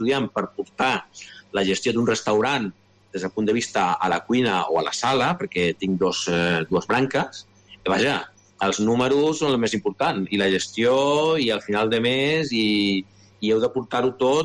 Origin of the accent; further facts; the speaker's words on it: Sabadell, Catalonia, Spain; Jo soc un noi de Sabadell, que lògicament va estudiar EGB, mira si que de sí. Lluny, els Salesians de Sabadell.